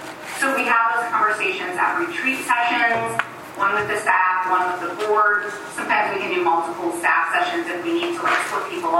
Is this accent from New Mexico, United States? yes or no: no; Joliet, Illinois, United States; now in Champaign, United States; I'm based in Champaign, Illinois, although I grew up in the Joliet area.